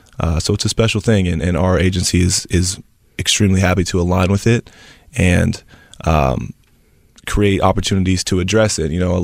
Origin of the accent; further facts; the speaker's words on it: Nashville, Tennessee, United States; moved away as an adult; now in Los Angeles, United States; So my background, I'm originally from Tennessee, Nashville, Tennessee, and in association with sports, I came from the player side of it.